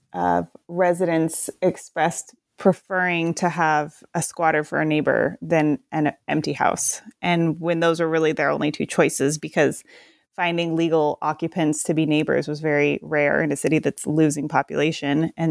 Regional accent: Portland, Oregon, United States; since I'm from the Portland area, it was always on my mind about how these cities are very different.

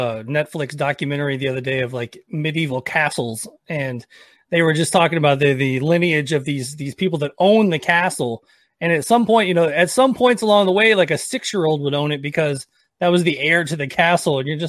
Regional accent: Nashville, Tennessee, United States; Actually, the first time they came through, I grew up in Nashville, so the first time they came through, they were opening for

